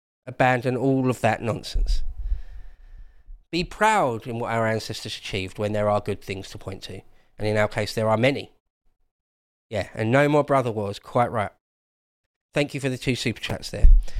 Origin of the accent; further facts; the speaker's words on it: United Kingdom; I don't know if you're American or British or whatever, but as a Brit, no, it's got nothing to do with us.